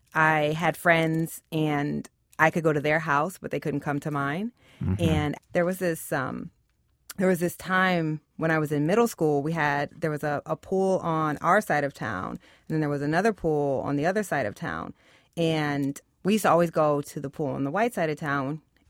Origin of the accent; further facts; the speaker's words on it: Waterloo, Iowa, United States; I grew up in Waterloo, Iowa. And yes, there are Black people in Iowa.